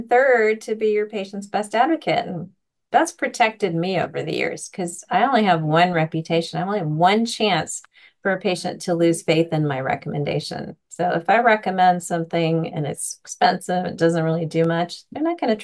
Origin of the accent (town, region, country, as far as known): Los Angeles, California, United States